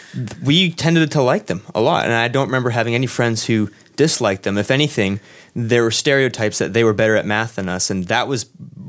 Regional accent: Canada; I'm a Canadian, so I'm an outsider.

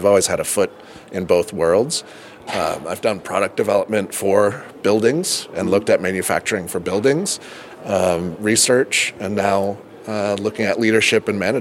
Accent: East Coast, United States; When I originally wanted to be a car designer, but I grew up on the East Coast.

